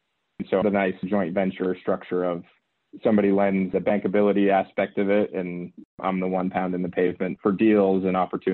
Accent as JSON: {"language": "English", "town": "Boston", "region": "Massachusetts", "country": "United States", "said": "I'm from the Boston area."}